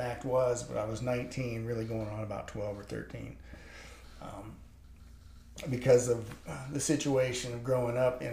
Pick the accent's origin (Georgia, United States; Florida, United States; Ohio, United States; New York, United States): Ohio, United States; moved away as an adult; also born or lived in Texas; by the time I was 19, I grew up in Ohio, and it was time to leave. You know, it was time to get thrown out of the nest. And so I left Ohio and moved to Texas.